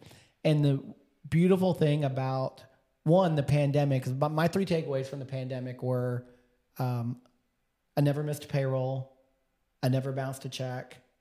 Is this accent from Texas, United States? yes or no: yes; Houston, Texas, United States; now in Nashville, United States; So growing up in Texas, I moved to Nashville in 2008, grew up in Houston.